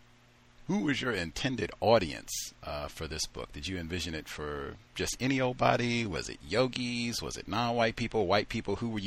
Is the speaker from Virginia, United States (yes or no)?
yes; Richmond, Virginia, United States; born there; I was born in Virginia, but in Richmond, no less